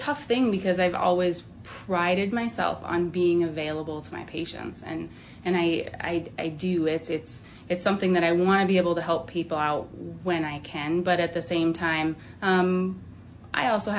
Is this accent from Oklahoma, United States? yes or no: no; Hitchcock, South Dakota, United States; So I grew up close to Huron in Hitchcock, and so this is my hometown, I would say.